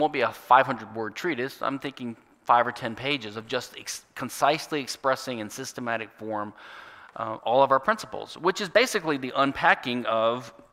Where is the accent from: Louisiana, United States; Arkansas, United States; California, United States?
Louisiana, United States; And then a version of that was adopted in my home state, Louisiana, the only state in the United States which is a civil law state.